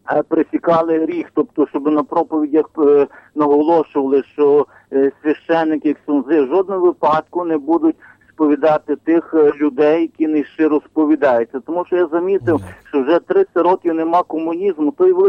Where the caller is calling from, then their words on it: Lviv, Lviv Oblast, Ukraine; богослов місто Львів.